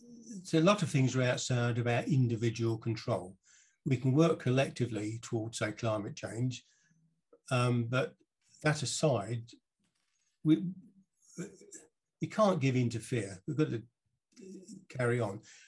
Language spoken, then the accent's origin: English; Harlow, East of England, United Kingdom; born there; I said, oh, I was born in Harlow.